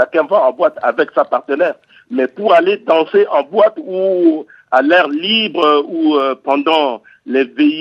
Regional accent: Central African Republic; Et chez nous, en Centrafrique, il y a des danses religieuses

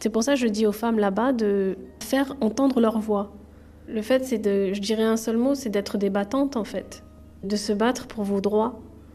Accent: France; moved away as an adult; also born or lived in Pakistan; Oui, j'ai grandi en France jusqu'à l'âge de 18 ans. Donc je me suis mariée, mariage arrangé. J'ai dû partir habiter au Pakistan.

